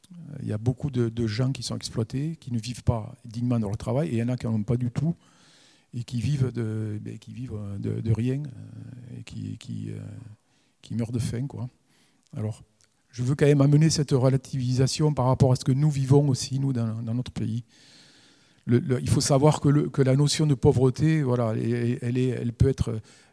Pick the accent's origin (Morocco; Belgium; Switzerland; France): France; Souvent, en tant que Français, on aime bien râler